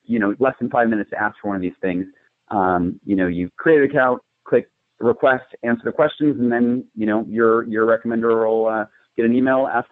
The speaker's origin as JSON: {"language": "English", "town": "Cleveland", "region": "Ohio", "country": "United States", "said": "So I'm actually from the Cleveland area."}